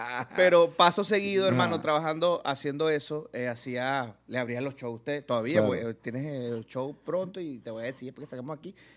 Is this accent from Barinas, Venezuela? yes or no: yes; Barinas, Venezuela; yo soy de Barinas, de la región llanera, de la gente buena